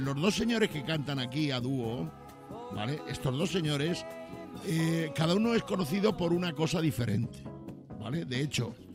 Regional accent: Badajoz, Extremadura, Spain; yo soy extremeño, soy de Badajoz

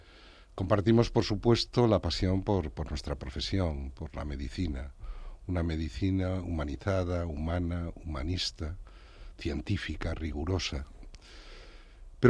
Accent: Trives, Galicia, Spain; now in Madrid, Spain; E yo soy un gallego que mi alma y mis raíces están en Trives, pero que llevo muchos años en Madrid, trabajando en la Universidad Autónoma de Madrid y en el Hospital Universitario de la Princesa

